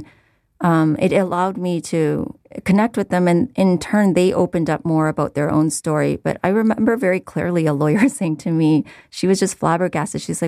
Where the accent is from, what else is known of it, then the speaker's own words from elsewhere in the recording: Canada; born there; and I was born in Canada.